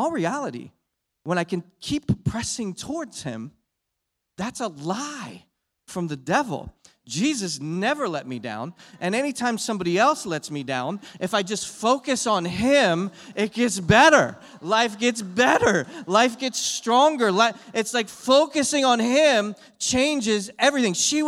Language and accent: English; Philadelphia, Pennsylvania, United States; now in Texas, United States; You know, I live in Texas now. I'm not a Texan. I try to claim it. I grew up in Philadelphia, though.